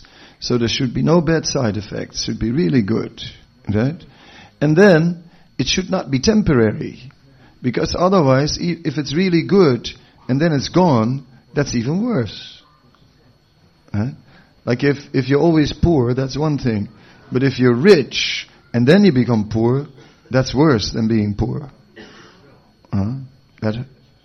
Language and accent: English; Amsterdam, North Holland, Netherlands; English is a second language; Like, I'm from Amsterdam